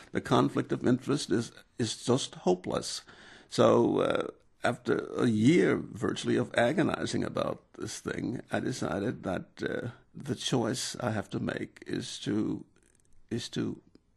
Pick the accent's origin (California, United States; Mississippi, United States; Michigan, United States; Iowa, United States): Mississippi, United States; Okolona; So I personally started this Baby Steps program in my hometown of Okolona, Mississippi, paying for it out of pocket.